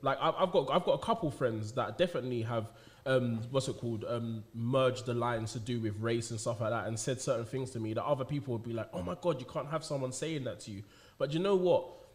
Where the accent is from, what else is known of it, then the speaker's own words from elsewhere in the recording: London, United Kingdom; with being black, especially in London, is like, it's unfortunate, but growing up in certain areas, like I grew up on the Isle of Dogs.